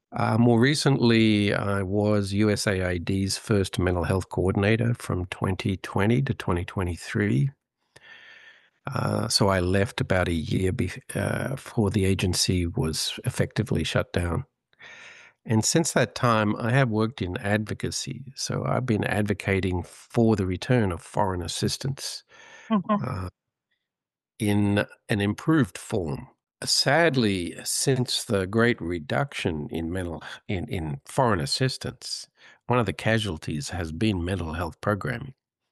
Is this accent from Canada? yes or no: no; Australia; also born or lived in United Kingdom; So my background is I grew up in Australia. I qualified as a physician in Australia.